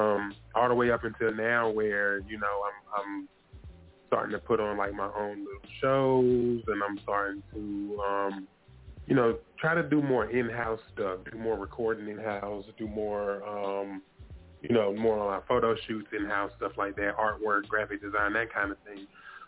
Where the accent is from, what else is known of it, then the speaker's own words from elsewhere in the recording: North Carolina, United States; I'm from North Carolina, so I got to rep NC, but I love South Carolina.